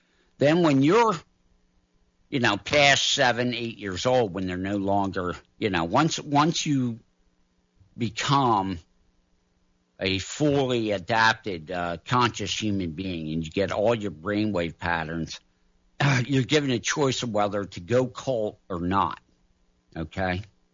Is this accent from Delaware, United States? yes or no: yes; Arden, Delaware, United States; Certainly, my parents told me, you know, and this is something growing up in Arden, Delaware, the cult always was told